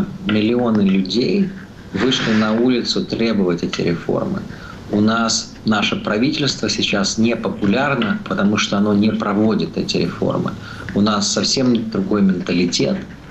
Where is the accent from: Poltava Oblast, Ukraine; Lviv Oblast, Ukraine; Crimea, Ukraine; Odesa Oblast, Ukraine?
Lviv Oblast, Ukraine; Lviv; born there; Я родился во Львове.